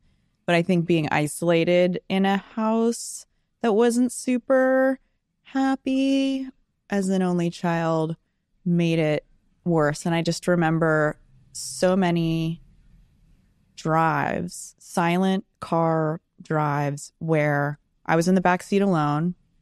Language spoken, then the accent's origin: English; San Diego, California, United States; born there; I was born in San Diego at Sharp Memorial Hospital, only child, eternally an only child.